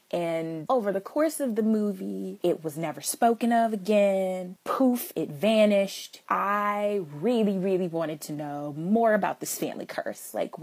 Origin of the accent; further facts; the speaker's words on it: Texas, United States; You guys know I am from Texas, and it is right smack dab in the middle of the Bible Belt, and everyone's religious beliefs and everybody's faith is very, very important to them. So that was my upbringing.